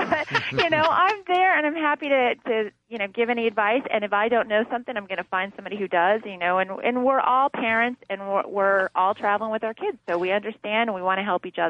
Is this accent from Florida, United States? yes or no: yes; Florida, United States; I'm from Florida, and I have a tendency of saying Disney World instead of just saying